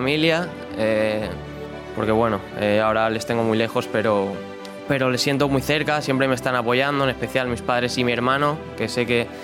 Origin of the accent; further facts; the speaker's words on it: Spain; moved away; Desde que, bueno, salimos de España, sabes que era complicado